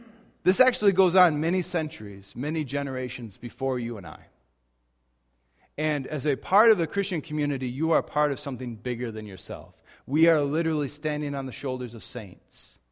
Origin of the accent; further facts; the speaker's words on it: Portland, United States; I grew up in Portland, as many of you know.